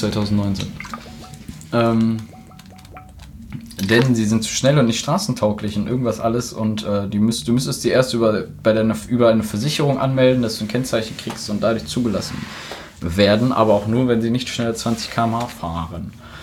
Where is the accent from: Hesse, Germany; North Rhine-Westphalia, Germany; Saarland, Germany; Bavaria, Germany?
North Rhine-Westphalia, Germany; Münster; Zum Glück komme ich aus der Gegend